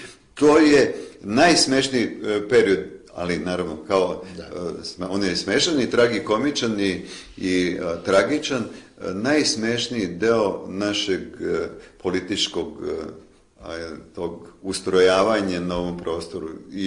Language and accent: Serbian; Leskovac, Jablanica District, Serbia; born there; Uzgred sam rođen u Leskovcu.